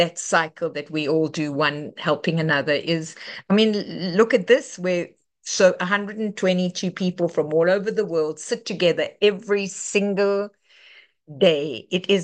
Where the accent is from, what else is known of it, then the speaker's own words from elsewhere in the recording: South Africa; moved away as an adult; now in Los Angeles, United States; I am from South Africa for most of my life. I got sober in LA later